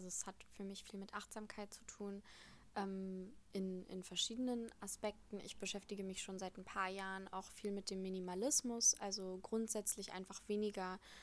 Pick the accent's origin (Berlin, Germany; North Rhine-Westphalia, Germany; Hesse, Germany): Berlin, Germany; born there; ich bin gebürtige Berlinerin, komme aber eben aus dem Teil Reinickendorf, also eher im Norden Berlins.